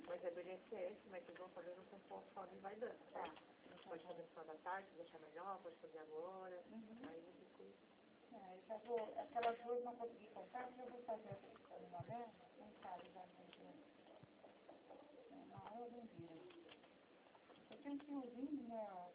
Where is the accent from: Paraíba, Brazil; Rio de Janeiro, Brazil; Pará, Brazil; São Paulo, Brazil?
São Paulo, Brazil; Presidente Prudente; nós somos de Prudente